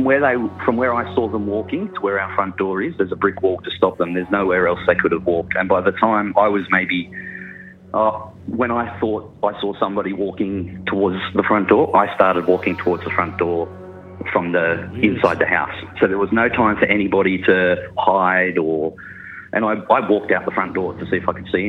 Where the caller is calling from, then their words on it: New South Wales, Australia; from Australia, South Coast, New South Wales.